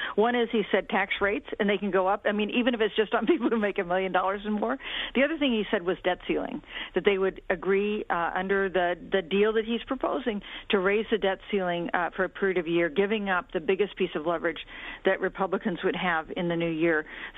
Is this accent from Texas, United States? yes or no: no; Kansas, United States; I grew up in Kansas, and people in Kansas see the gun issue in a different way than people in New York